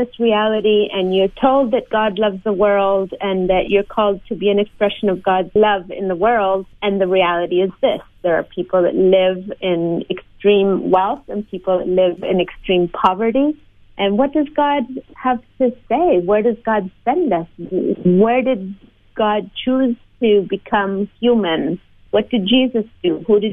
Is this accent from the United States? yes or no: no; Argentina; Growing up in Argentina, very engaged in a local church that had a very broad understanding of the calling that God gives God's people in God's world.